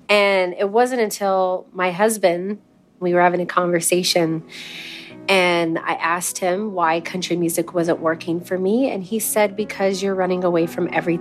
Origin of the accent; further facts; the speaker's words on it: Crawford, Texas, United States; And I'm like, well, I'm from the South. You know, the subdivision that I lived in Crawford, Texas, was right next to, at the time, Governor George Bush's ranch.